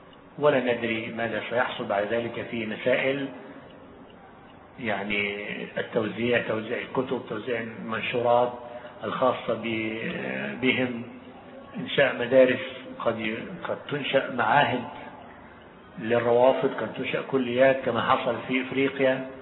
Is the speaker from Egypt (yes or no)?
yes; Egypt; والآن بلادنا مصر الآن ستفتح مجال التطبيع مع إيران بقوة